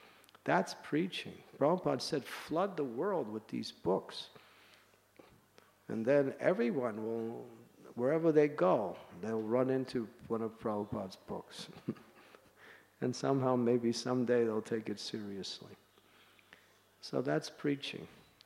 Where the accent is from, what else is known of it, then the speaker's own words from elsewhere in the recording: United States; And when I grew up in America, they used to have